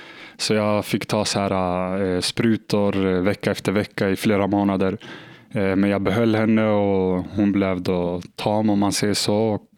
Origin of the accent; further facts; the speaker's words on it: Tensta, Stockholm County, Sweden; Just för att det typ av fotboll eller kriminalitet där jag kommer ifrån.